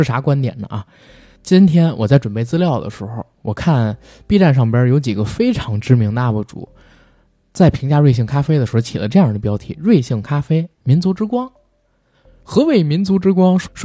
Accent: China; 好不容易在逐渐恢复我们中国人的国际形象

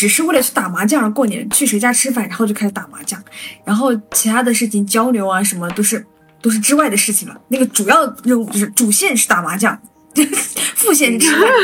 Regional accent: Hubei, China; now in Guangdong, China; 就是因为我在广东工作，然后我是湖北人

